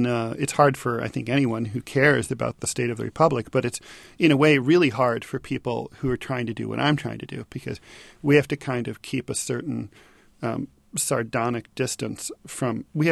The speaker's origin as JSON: {"language": "English", "region": "New York", "country": "United States", "said": "as a New Yorker, waking up every morning and reading the op-ed page of the New York Times"}